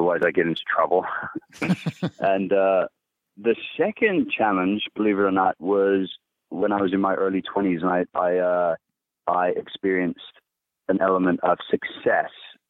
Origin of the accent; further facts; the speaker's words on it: England, United Kingdom; now in United States; Yeah, I'm from England, but I spent the last 13 years in California.